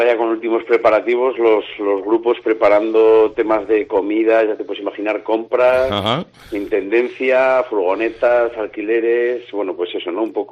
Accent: Navarre, Spain; como pueblo navarro que somos

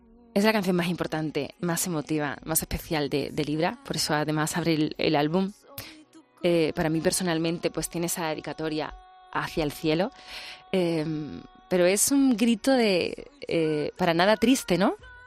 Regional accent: Matalascañas, Andalusia, Spain; also born or lived in Coria del Río; está mi mar, mi mar de Matalascañas, que es la playa donde yo me he criado, en Huelva. Después está Sevilla, está mi pueblo, está Coria, está mi río Guadalquivir, que pasa por Coria.

